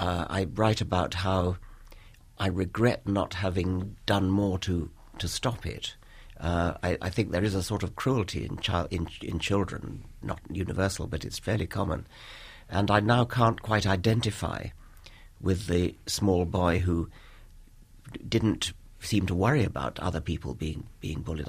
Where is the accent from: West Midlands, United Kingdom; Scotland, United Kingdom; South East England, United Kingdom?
South East England, United Kingdom; Chipping Norton; And then I was looking at a shop window in my hometown of Chipping Norton